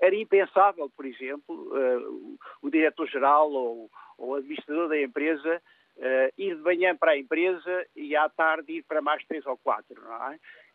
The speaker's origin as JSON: {"language": "Portuguese", "country": "Portugal"}